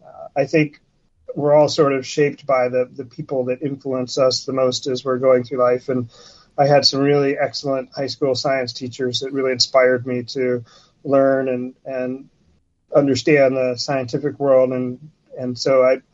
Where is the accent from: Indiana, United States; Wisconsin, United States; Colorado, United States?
Colorado, United States; I'm originally from Colorado.